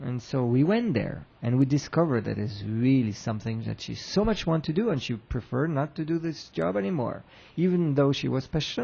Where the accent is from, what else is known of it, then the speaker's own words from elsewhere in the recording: Switzerland; And I'm from Switzerland, so chocolate's a big one for me.